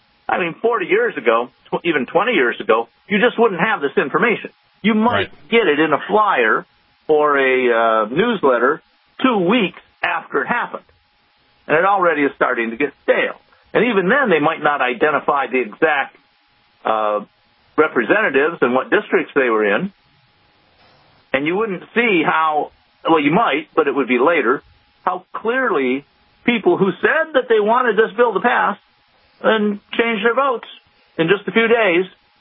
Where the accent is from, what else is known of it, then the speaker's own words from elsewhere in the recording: Wisconsin, United States; In Wisconsin, which I watched very closely because I grew up in Wisconsin